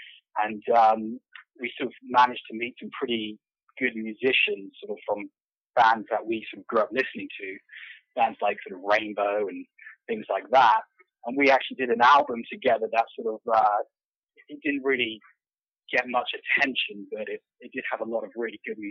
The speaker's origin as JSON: {"language": "English", "town": "San Diego", "region": "California", "country": "United States", "tie": "born there", "said": "I have dual citizenship, so I was born in San Diego. My parents actually were living there briefly while my dad worked here for a company."}